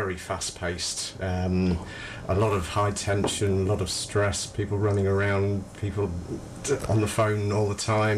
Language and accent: English; South West England, United Kingdom; I'm from the West Country originally and decided to come back to get out of the London rat race.